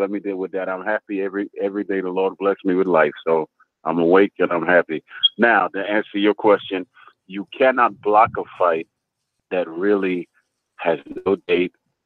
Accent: Bronx, New York, United States; also born or lived in Jamaica; I was born in Jamaica and raised in the Bronx, 10467.

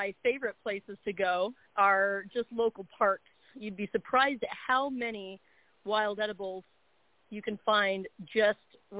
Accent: Utah, United States; also born or lived in Arizona; I'm from Utah originally. Lived in Arizona for a little while.

